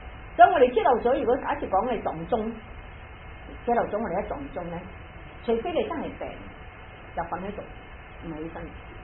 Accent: China; 咁我哋中國人咧就攞前面嗰個音，就唔攞後面嗰個音嘅。

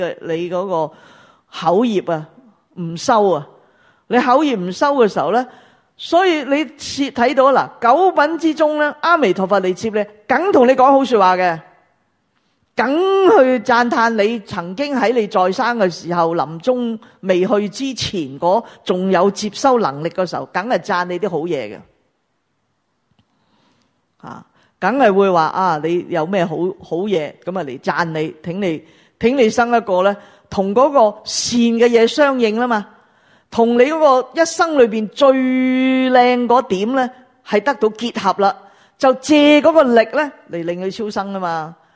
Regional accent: China; 个信字啊喺我哋中国人嚟讲系好紧要噶。

